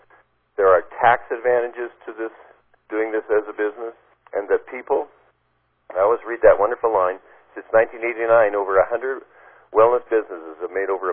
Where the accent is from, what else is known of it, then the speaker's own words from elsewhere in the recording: Toronto, Ontario, Canada; because I was from Toronto, and I moved out to Calgary to do my internship